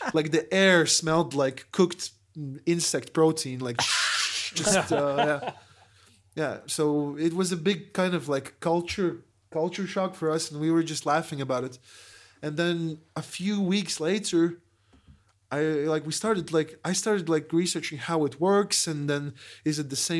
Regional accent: Latvia; English is a second language; we're tourists from Latvia.

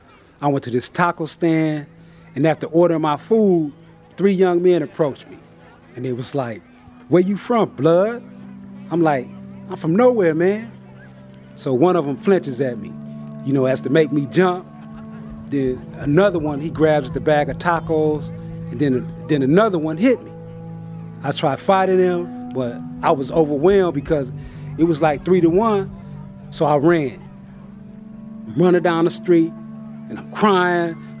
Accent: Los Angeles, California, United States; born or raised there

